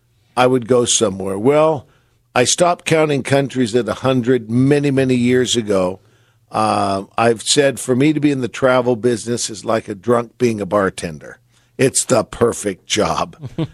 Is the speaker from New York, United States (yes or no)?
no; San Francisco, California, United States; I've told the story as a young kid growing up in San Francisco. I used to go down to the pier and just watch the ships